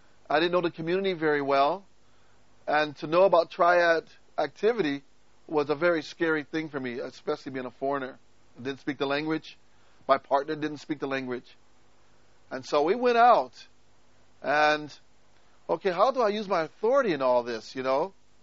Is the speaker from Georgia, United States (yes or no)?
no; Las Vegas, Nevada, United States; And I'm from Las Vegas, so I understand a little bit about gang warfare.